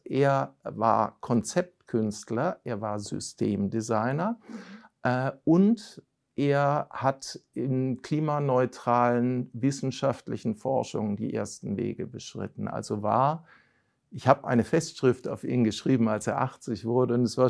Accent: Berlin, Germany; in Berlin freue ich mich immer, wenn ich wieder da bin, meine alte Heimat.

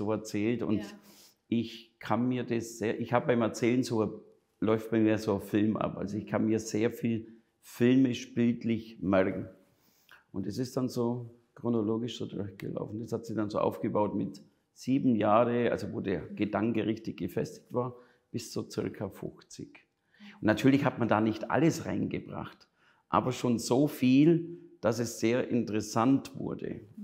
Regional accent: Augsburg, Bavaria, Germany; accent: Swabian; Augsburg, also Landkreis Augsburg. Natürlich wohnen tue ich in Nottendorf. Das ist so nördlich von Augsburg, aber man hört es ja, ne? Bayerisch, Schwabisch, Schwäbisch.

